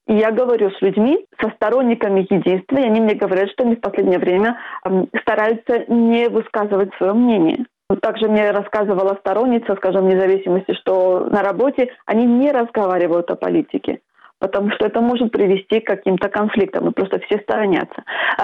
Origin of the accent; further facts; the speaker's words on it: Georgia; now in Barcelona, Spain; ты знаешь, что я из Грузии